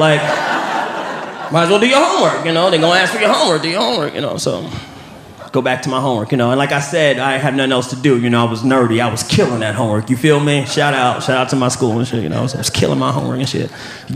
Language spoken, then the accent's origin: English; New York, United States